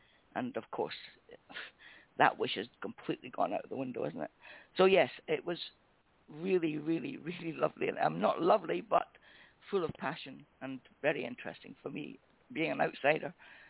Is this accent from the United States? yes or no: no; Scotland, United Kingdom; I'm Scottish, so we've been defeated quite a few times